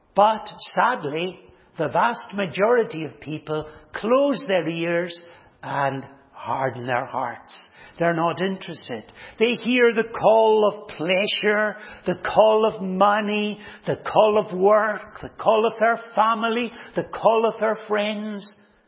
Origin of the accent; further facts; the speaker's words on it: Stornoway, Scotland, United Kingdom; When I was young, growing up in Stornoway, there were many shepherds there.